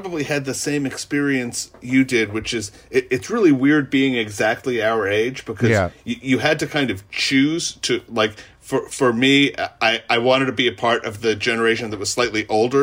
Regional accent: New York City, New York, United States; I grew up in New York City.

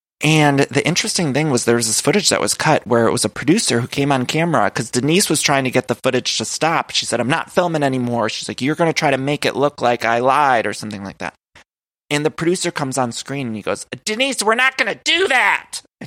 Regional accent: Ohio, United States; I'm from Ohio, I'm from the Midwest.

